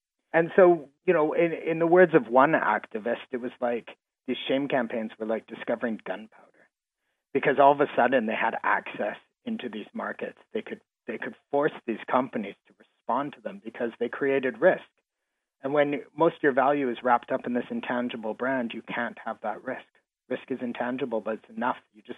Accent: Canada; being Canadian, I know what small towns are like. I know how they work.

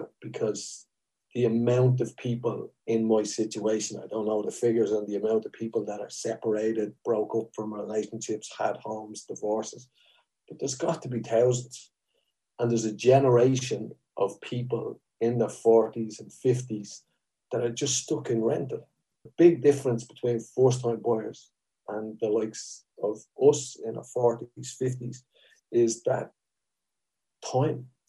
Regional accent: Beaumont, Leinster, Ireland; now in Swords, Ireland; We live in Swords. I'm from Beaumont originally.

